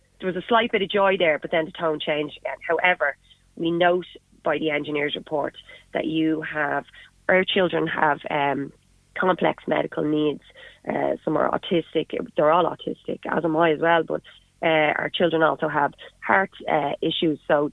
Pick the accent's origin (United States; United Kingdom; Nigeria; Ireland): Ireland; Dublin, Leinster; accent: Dublin; now in Mayo, Ireland; as you can tell by my accent, I'm a Dub originally. So would I just have been luckier for this to happen to me if I still lived, you know, in Dublin